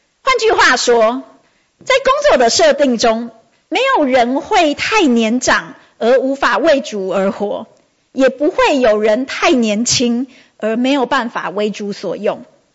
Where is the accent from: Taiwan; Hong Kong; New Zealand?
Taiwan; 在炎热的夏天当中，身为台湾人，我们最喜欢最享受的事情大概就是喝手摇饮。